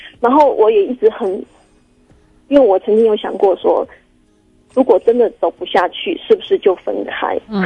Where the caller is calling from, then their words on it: Taoyuan, Taiwan; 我是桃园的